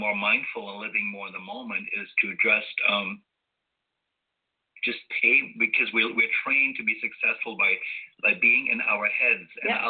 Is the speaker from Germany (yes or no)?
yes; Germany; also born or lived in Portugal / Turkey / Trinidad and Tobago; I'm originally from Germany. My childhood was spent in Portugal and Turkey. As an adult, I lived in Trinidad and Tobago for a while.